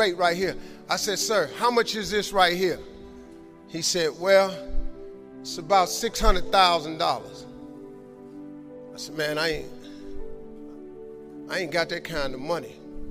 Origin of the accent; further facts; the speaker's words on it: Cleveland, Ohio, United States; I'm from Cleveland. I got a couple partners that's locked up.